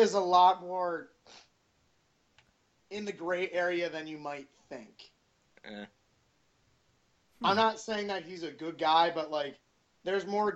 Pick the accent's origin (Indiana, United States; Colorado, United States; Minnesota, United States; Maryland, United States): Colorado, United States; it wouldn't be that hard to figure out I'm from Colorado because I'm very proud of that fact.